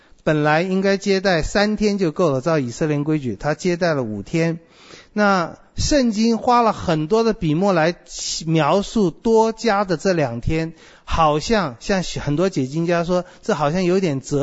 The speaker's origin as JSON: {"language": "Chinese", "region": "Taipei", "country": "Taiwan", "tie": "born or raised there", "said": "好像小的时候在台北的时候，女孩子三更半夜在街上"}